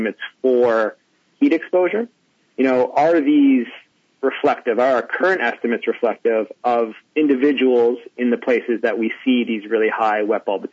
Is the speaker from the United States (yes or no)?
no; Canada; So, I'm Canadian, and the thing with heat in Canada is it doesn't get quite so hot.